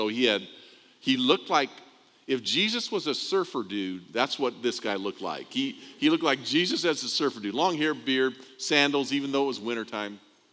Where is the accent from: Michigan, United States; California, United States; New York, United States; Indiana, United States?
California, United States; when my hometown in Southern California was hit with an earthquake, 6.8 earthquake, centered in my hometown.